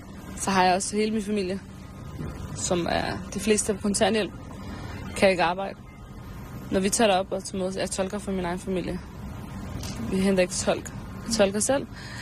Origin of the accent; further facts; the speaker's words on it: Palestine; Om Palæstina.